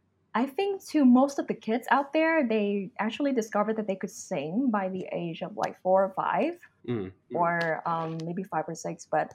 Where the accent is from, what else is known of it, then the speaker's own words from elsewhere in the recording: Ho Chi Minh City, Vietnam; English is a second language; it's actually where I'm originally from. I was born in Saigon in 1992. Of course, I'm 100% Vietnamese. I was born to my Vietnamese parents. A lot of the times, I get mistaken as a foreigner.